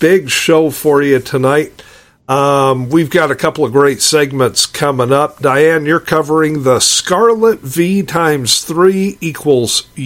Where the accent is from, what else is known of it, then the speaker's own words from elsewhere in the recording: Lincoln, Nebraska, United States; you know, I grew up in Lincoln, which is a lot further south, further east.